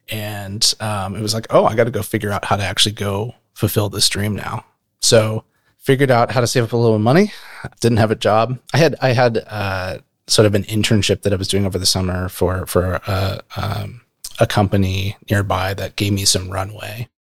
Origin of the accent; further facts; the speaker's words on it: South Bend, Indiana, United States; Which was funny for me because I grew up in South Bend.